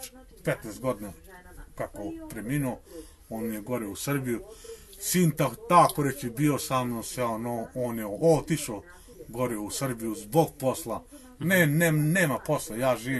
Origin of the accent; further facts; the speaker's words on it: Orahovac, Kosovo; Rodan sam iz Orahovca, već 5,5 godina živim ovde u kontejnerima.